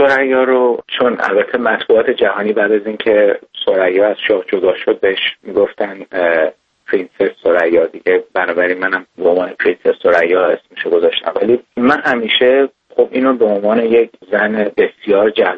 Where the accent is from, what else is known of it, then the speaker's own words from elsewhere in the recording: Iran; به خاطر اینکه ما ایرانی هستیم